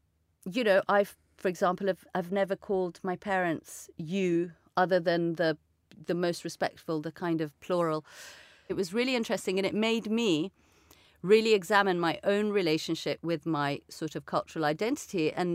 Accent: Iran; I'm from Iran, and everything about the lifestyle there in Florence was so reminiscent of my childhood in Iran.

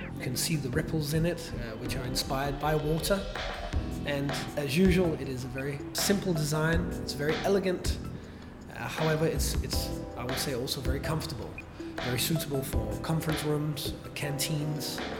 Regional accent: Denmark; moved away as an adult; now in China; When I came here 10 years ago, the taxi drivers here are so friendly. They always ask you, where do you come from? And when I learned how to say Denmark

